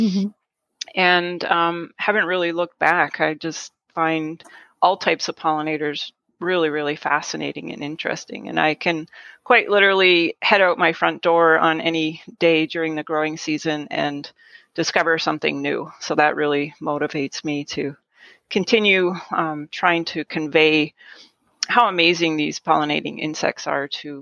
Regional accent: Canada; now in United States; I grew up in Canada.

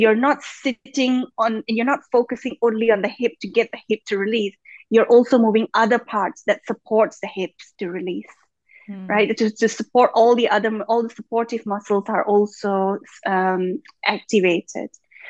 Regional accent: Malaysia; So I was born and brought up in Malaysia, in southeast of Asia. And just to go back one step, I'm of Indian origins. My grandparents are from a combination of India and Africa, but Indian origins.

